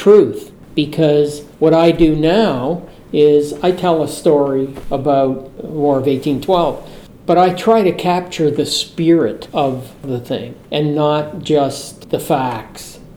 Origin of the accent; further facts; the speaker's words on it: Canada; I'm Canadian. We're sort of British.